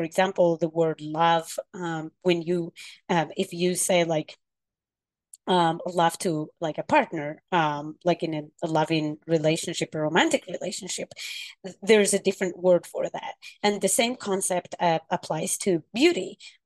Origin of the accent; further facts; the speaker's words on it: Morocco; from Morocco, and I am an indigenous person. So Amazigh or Berber, native Moroccan.